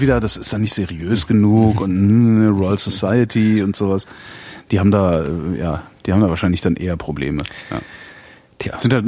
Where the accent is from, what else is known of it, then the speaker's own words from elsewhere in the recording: Germany; wir sind halt Deutsche.